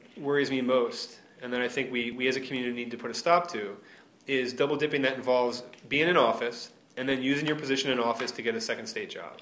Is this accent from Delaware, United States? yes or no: yes; Delaware, United States; I'm from Delaware, and so therefore when you meet someone else from Delaware, you say, where did you go to high school?